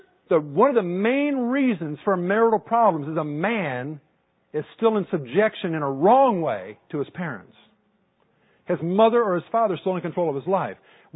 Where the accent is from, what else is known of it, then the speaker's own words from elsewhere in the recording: Takoma Park, Maryland, United States; I was dating this girl where I grew up in Tacoma Park, Maryland.